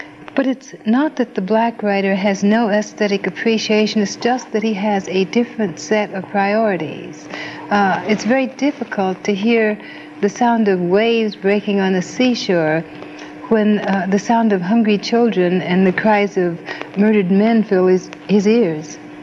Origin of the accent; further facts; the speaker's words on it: Toledo, Ohio, United States; I grew up in Toledo